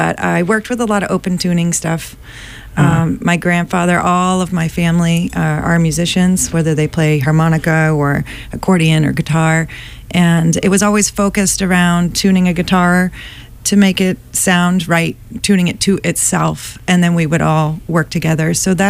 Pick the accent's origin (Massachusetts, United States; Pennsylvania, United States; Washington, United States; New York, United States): Massachusetts, United States; Clinton; Well, I'm born and raised in Clinton, Mass. So let's give a shout out for.